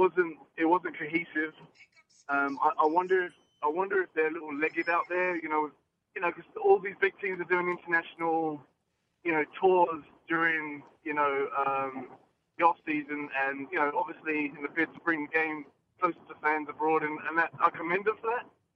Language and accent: English; London, United Kingdom; now in Houston, United States; I'm a Brit living here in Houston, Texas.